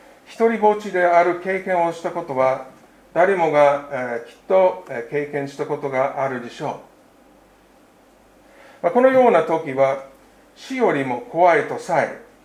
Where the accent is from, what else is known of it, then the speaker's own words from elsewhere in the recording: United States; Japanese is a second language; さて、私の故郷はアメリカですが、そのアメリカの南部に暮らしている素朴な人たちの間で